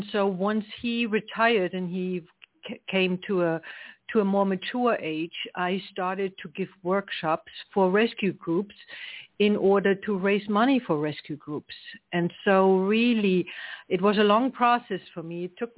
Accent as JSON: {"language": "English", "region": "East Germany", "country": "Germany", "tie": "born or raised there", "second_language": "English", "moved": "as an adult", "lives_now": "United States", "said": "So as you can hear, my accent is not from South Georgia. I'm actually from Germany. I grew up in East Germany, but I have been living here in the U.S. now for the last 28 years."}